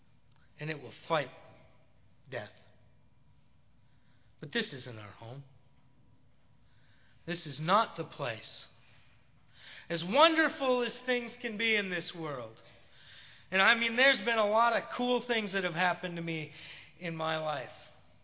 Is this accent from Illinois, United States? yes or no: no; Cloquet, Minnesota, United States; at one of my houses that I grew up in Cloquet, there was a big tree out there.